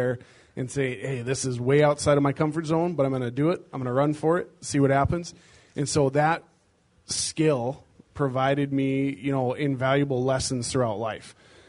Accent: Great Falls, Montana, United States; I'm from Great Falls.

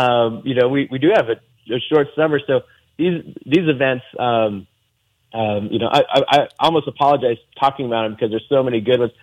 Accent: Sidney, Nebraska, United States; You know, growing up in Sydney, we'd sometimes try to get over to Brockway Dairy Day.

